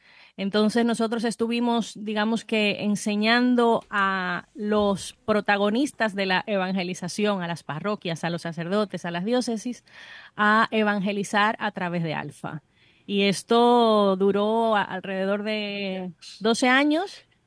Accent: Dominican Republic; soy dominicana

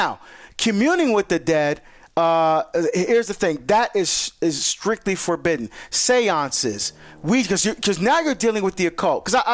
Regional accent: New Jersey, United States; down the shore, back in my home state of Jersey.

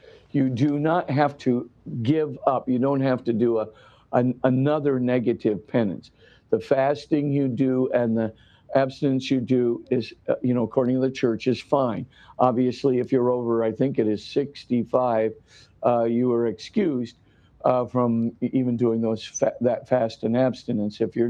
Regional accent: Hawaii, United States; I grew up in Hawaii, so I'm glad

